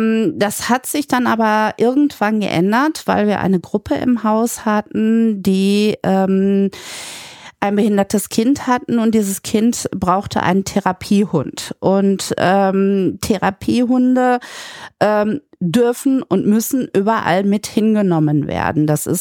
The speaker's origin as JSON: {"language": "German", "town": "Münster", "region": "North Rhine-Westphalia", "country": "Germany", "said": "ich komme aus Münster und in Münster gibt es einen Soziolekt, der heißt Masematte."}